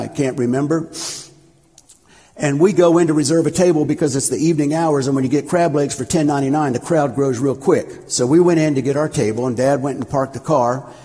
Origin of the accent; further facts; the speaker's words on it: Arlington, Virginia, United States; So I grew up in Arlington, Virginia.